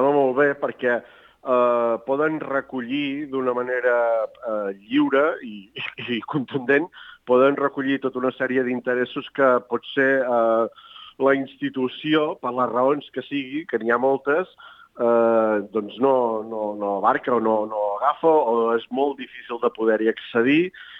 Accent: Catalonia, Spain; now in Vallès, Spain; sóc un empordanès afincat al Vallès perquè l'amor m'ha portat cap al Vallès.

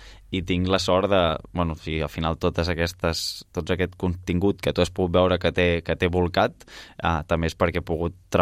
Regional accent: Manresa, Catalonia, Spain; now in Barcelona, Spain; jo sóc de Manresa i ara estic vivint a Barcelona

